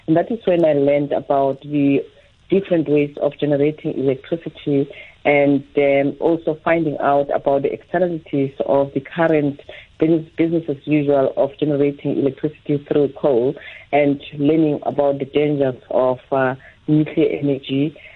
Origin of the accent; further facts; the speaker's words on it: Soweto, Gauteng, South Africa; Yes, I grew up in Soweto, and I became a social justice activist.